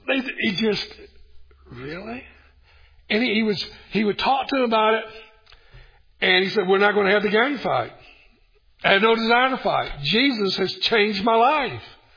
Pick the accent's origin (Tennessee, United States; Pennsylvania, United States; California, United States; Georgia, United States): Tennessee, United States; Tennessee where I grew up.